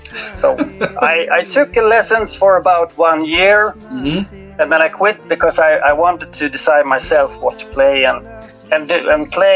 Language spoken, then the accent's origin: English; Stockholm, Stockholm County, Sweden; English is a second language; Yes, that's correct. I'm from Sweden, Stockholm.